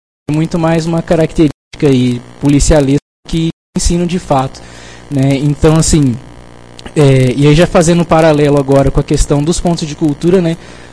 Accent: Cuiabá, Mato Grosso, Brazil; now in Porto Alegre, Brazil; sou do Fora do Eixo, né? Morei a vida inteira em Cuiabá e estou há 3 meses aqui em Porto Alegre, né?

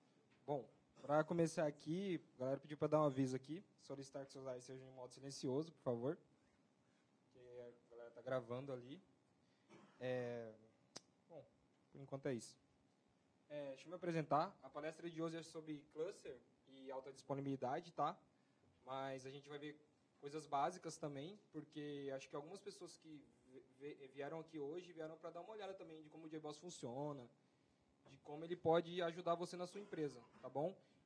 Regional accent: Cuiabá, Mato Grosso, Brazil; eu sou de Cuiabá, quem conhece Cuiabá, eu sou do Mato Grosso

